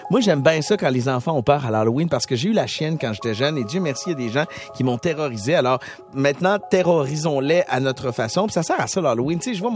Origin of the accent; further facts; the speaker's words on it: Quebec City, Quebec, Canada; je viens de Québec, je connais cette station-là